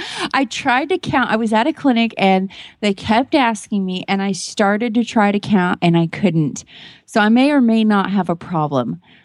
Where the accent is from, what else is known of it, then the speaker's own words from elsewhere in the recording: Kemp, Texas, United States; from Kemp, Texas